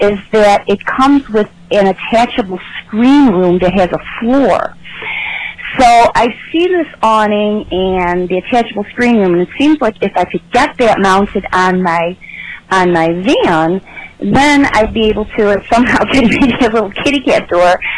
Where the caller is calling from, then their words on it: Tonawanda, New York, United States; I'm calling you from Tonawanda, New York, which is close to Niagara Falls.